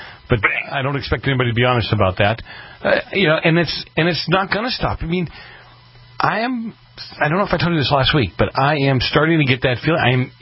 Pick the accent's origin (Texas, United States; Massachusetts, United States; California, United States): Massachusetts, United States; Boston; Well, I've always said, you know, growing up in Boston the way I did and the people I grew up around